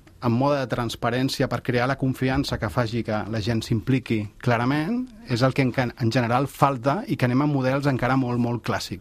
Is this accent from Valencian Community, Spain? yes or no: no; Tarragona, Catalonia, Spain; jo sóc tarragoní, i el meu primer vol el vaig fer als 22 anys per anar a Menorca